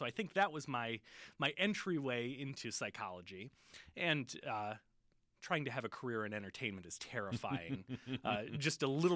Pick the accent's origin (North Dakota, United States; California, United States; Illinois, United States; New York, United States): Illinois, United States; I grew up in Illinois, rural Illinois, and around the age of 7, I became interested in magic